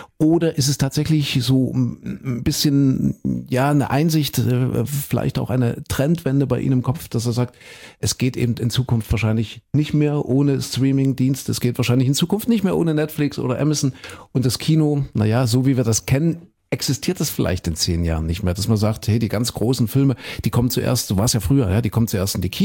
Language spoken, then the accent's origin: German; Kuckhöten, Saxony-Anhalt, Germany; ich komme ja aus Kuckhöten in Sachsen-Anhalt und wir hatten eine Kinobar.